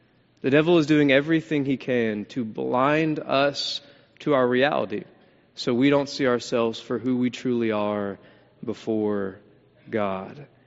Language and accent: English; the South, United States; Speaking of my mom being here from Birmingham, Alabama, I grew up in the South, and being a part of the South, there's something we all love, and that's football, isn't it?